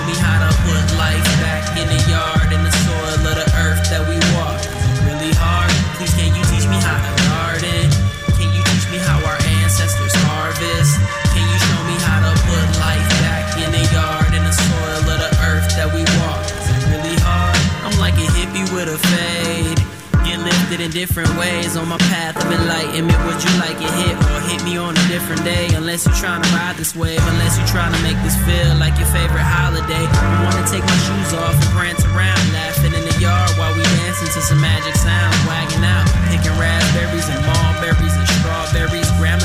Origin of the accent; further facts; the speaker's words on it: Minneapolis, Minnesota, United States; I came from Minnesota, a Minneapolis, Dakota. Spirit Lake is the reservation that I'm enrolled in.